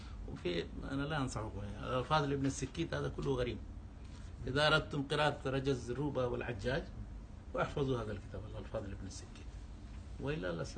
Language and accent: Arabic; Saudi Arabia; عندنا في السعودية